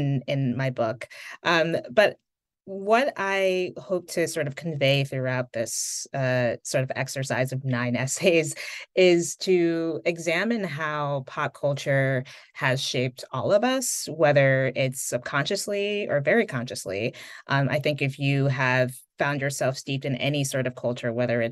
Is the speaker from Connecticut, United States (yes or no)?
yes; Connecticut, United States; growing up in Connecticut, in a suburban, mostly white environment, it made it a little challenging at times.